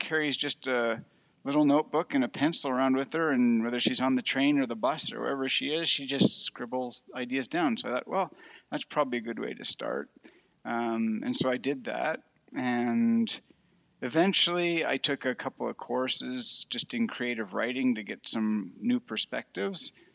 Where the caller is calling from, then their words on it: Calgary, Alberta, Canada; Downtown Calgary. I'm in my office at work, but today is a slow day, so this works perfectly.